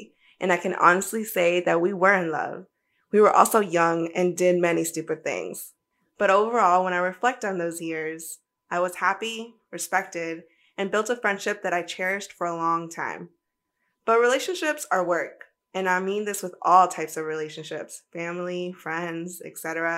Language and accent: English; Virginia, United States; first language Spanish; English is a second language; also born or lived in Cochabamba, Bolivia; now in Puerto Rico; I don't have an accent, but my first language will always be Spanish. I was born in Cochabamba, Bolivia, but my parents and I came to the States when I was a baby, 6 months to be exact. And since then, Northern Virginia has always been home.